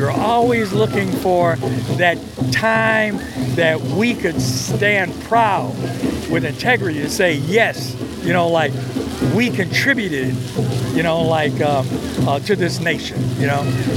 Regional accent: Buffalo, New York, United States; Because, you know, I'm coming from Buffalo, New York, into San Antonio, Texas.

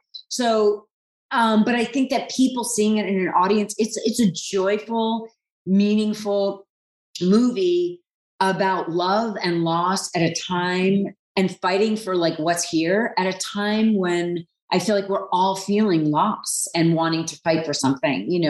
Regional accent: New York, United States; my hometown of New York

